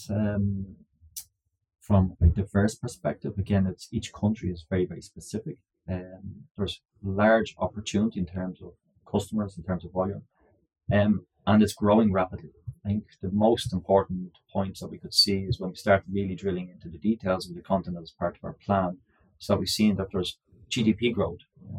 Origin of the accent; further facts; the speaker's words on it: Ireland; also born or lived in Australia; I spent most of my time in Europe. Obviously, I'm Irish by origin.